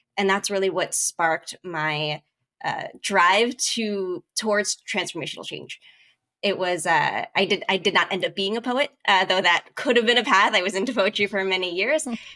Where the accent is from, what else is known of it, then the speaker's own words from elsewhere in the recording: New York City, New York, United States; So I grew up in New York City, and for my 16th birthday, my brother took me to the New Yorican Poets Cafe.